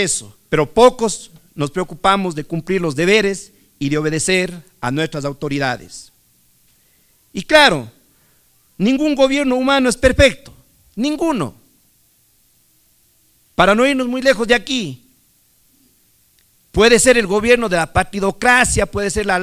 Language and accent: Spanish; Chimborazo, Ecuador; Hace años, allá en la provincia de Chimborazo, de donde vengo, conversaba mi papá